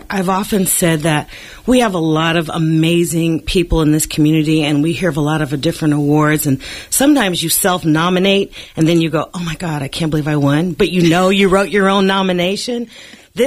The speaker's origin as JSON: {"language": "English", "town": "Oakland", "region": "California", "country": "United States", "said": "Yeah, I'm originally from Oakland"}